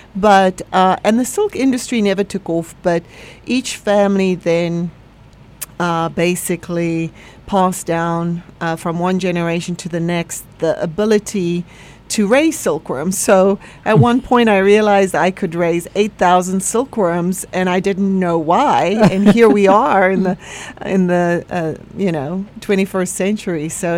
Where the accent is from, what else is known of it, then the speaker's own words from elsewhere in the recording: South Africa; born there; So I was born in South Africa